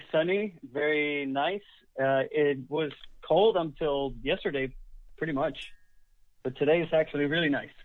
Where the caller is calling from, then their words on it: Los Angeles, California, United States; I am in Los Angeles right now.